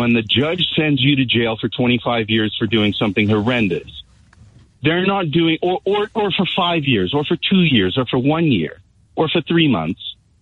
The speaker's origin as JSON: {"language": "English", "country": "Canada", "said": "I come from Canada. Canada is a member of the Commonwealth."}